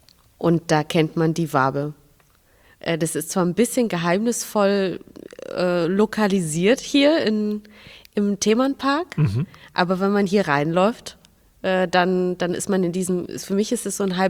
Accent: Minsk, Belarus; Und jetzt sage ich Minsk

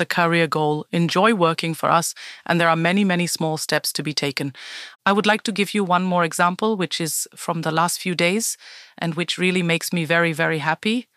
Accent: Heidelberg, Baden-Württemberg, Germany; now in Austria; I come from Germany, born in Heidelberg, but married to a Bavarian for more than 25 years.

